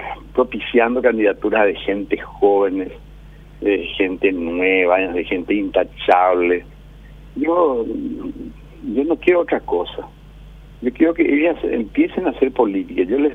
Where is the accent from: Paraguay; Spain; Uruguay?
Paraguay; somos muy paraguayos